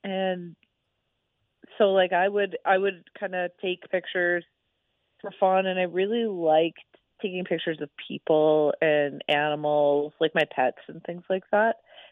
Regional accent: Alberta, Canada; now in Las Vegas, United States; Well, I never actually grew up on my nation. I grew up just outside.

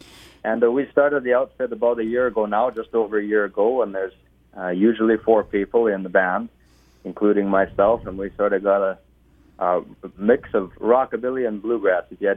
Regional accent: Park Valley, Saskatchewan, Canada; of course. I grew up in the Big River area and in a place called Park Valley on a ranch out there.

